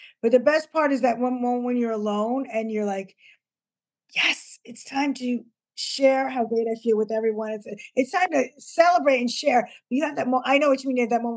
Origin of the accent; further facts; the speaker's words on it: New Jersey, United States; I never lived in California. I visited, and I love it. But I born and bred in Jersey.